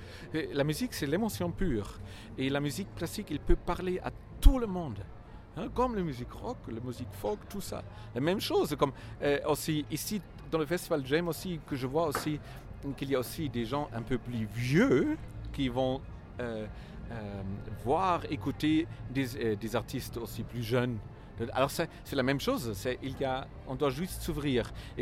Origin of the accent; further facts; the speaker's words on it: Saarland, Germany; French is a second language; now in Switzerland; vous savez, je viens de la Sarre. En Allemagne, c'est aussi très proche de la France.